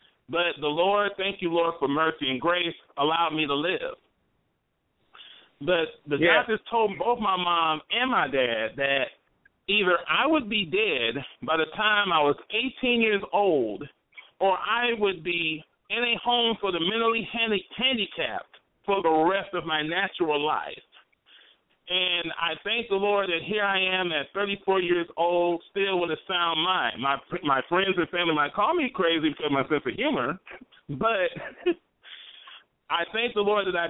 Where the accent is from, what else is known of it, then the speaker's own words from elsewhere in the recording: Spring Hill, Louisiana, United States; I come from Spring Hill, Louisiana.